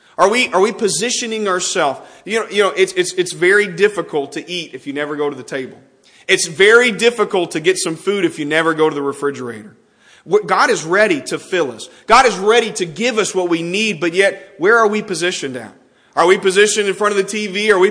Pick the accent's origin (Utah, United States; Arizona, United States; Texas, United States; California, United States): Texas, United States; Growing up in Texas